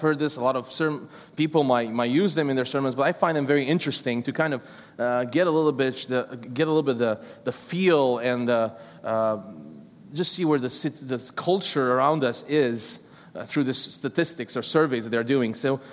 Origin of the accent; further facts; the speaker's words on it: Romania; first language Romanian; English is a second language; moved away as an adult; now in United States; I came to the United States almost 10 years ago, so I'm still trying to make sure that I'm speaking English and not Romanian in my sermons.